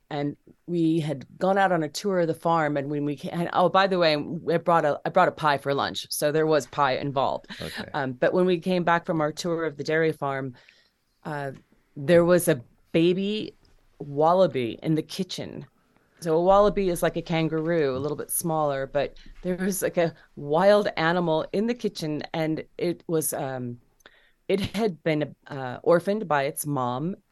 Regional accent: Ottumwa, Iowa, United States; So that's what brought me back to Iowa the summer of 2010. And I, after the state fair, I visited my hometown of Ottumwa, and I discovered the American Gothic House was nearby, and I ended up moving in.

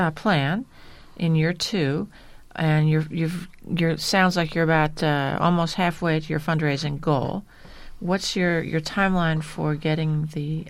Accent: West Coast, United States; Yeah, I mean, it's really interesting because you see I'm from the West Coast and I don't see people

